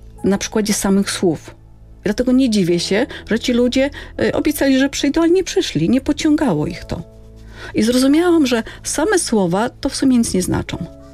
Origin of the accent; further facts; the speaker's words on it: northern Poland, Poland; moje rodzinne miasteczko na północy Polski, nad jeziorami, także z dzieciństwa latem pływanie w jeziorze, zimą jazda na łyżwach.